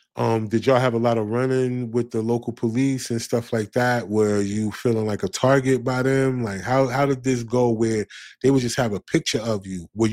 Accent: East Orange, New Jersey, United States; because when I'm from East Orange, right? So I'm a little further north of Camden, right? So I'm more like towards New York.

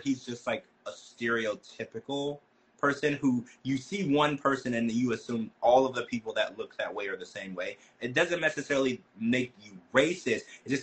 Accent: Louisiana, United States; I had a lot of friends like that growing up in Louisiana.

